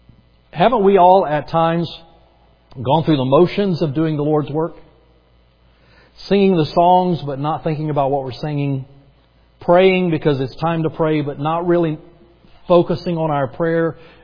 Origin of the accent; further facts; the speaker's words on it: the South, United States; I grew up in the South. Most of you know